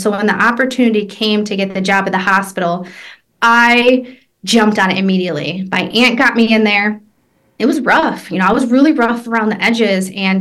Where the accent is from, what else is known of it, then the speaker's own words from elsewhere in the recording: Michigan, United States; I'm from Michigan, which is, you know, the mitten. I'm 37 years old